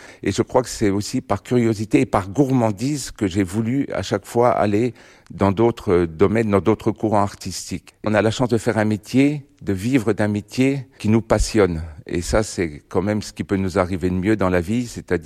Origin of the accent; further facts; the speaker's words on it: Sainte-Colombe-sur-Seine, Bourgogne-Franche-Comté, France; born there; Je suis né à Sainte-Colombe-sur-Seine, j'ai jamais vécu en ville